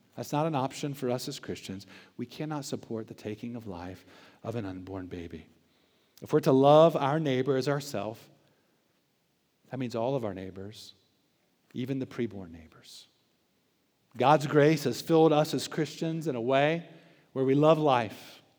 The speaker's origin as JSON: {"language": "English", "town": "Charlotte", "region": "North Carolina", "country": "United States", "said": "I'm from Charlotte. My extended family lives here. I've got aunts and uncles and cousins all over the place in this city."}